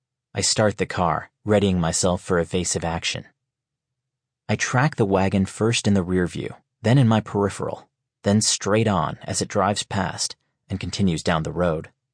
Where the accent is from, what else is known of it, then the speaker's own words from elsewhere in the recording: Rochester, New York, United States; I have not come back to my hometown of Rochester, New York by choice, but out of necessity.